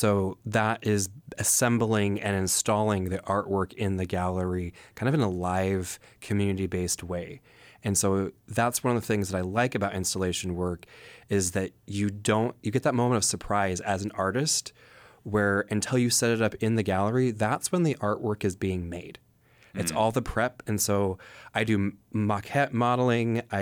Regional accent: Kenai, Alaska, United States; where I grew up in Kenai with the volcanoes, with the tidal zones, with the belugas, with the hooligan, with the king, with all the different species of salmon.

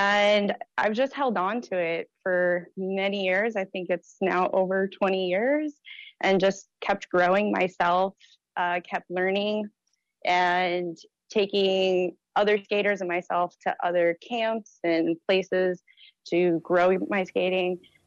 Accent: Fairbanks, Alaska, United States; I'm from Fairbanks, Alaska, originally, and my friend brought me to the rink, and I just got hooked.

